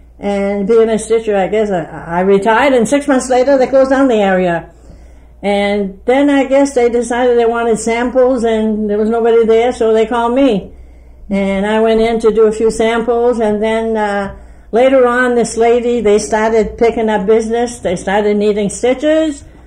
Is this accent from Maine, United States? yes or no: yes; Lewiston, Maine, United States; I was born in Lewiston, on River Street in Lewiston.